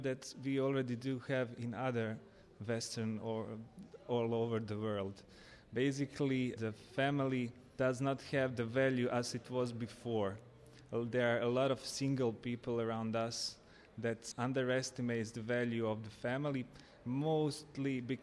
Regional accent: Bosnia & Herzegovina; now in Croatia; I was a refugee in that time from Bosnia. I was born in Bosnia, and I came in Zagreb in Croatia just a few days.

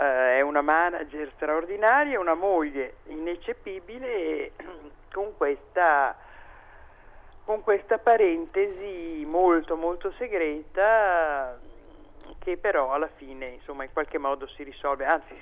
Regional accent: Milan, Lombardy, Italy; Io sono milanese, vivo a Milano, conosco l'Interland, la Brianza

